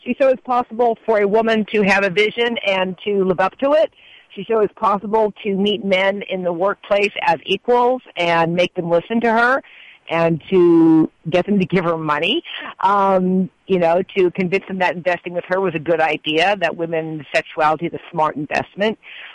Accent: Berkeley, California, United States; And I'm from Berkeley as well

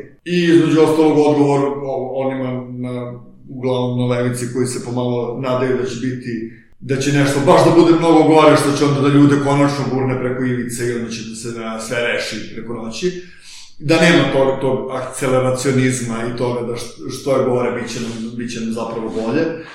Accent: Belgrade, Serbia; ja sam iz Beograda, pa nikad nisam imao te probleme

